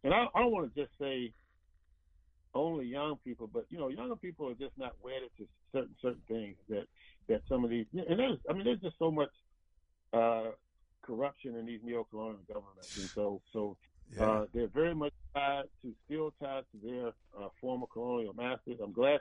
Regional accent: Sandersville, Georgia, United States; I got my start back in my hometown of Sandersville, Georgia, which I tell everybody is the hometown of Honorable Elijah Muhammad.

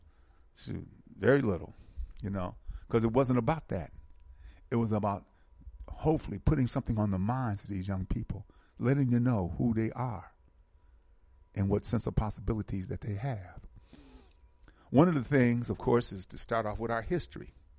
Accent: United States; We are American Africans.

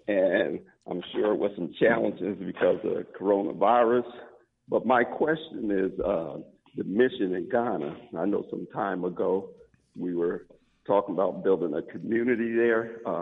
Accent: Philadelphia, Pennsylvania, United States; from Philadelphia.

